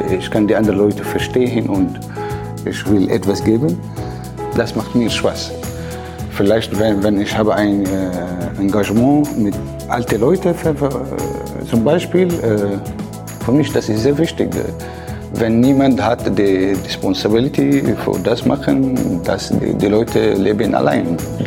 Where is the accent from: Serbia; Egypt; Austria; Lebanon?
Egypt; first language Arabic; German is a second language; moved away as an adult; now in Hamburg, Germany; ich bin 35 Jahre alt, ich komme aus Ägypten. Ich bin in Deutschland ein bisschen mehr als ein Jahr. Ich wohne in Harburg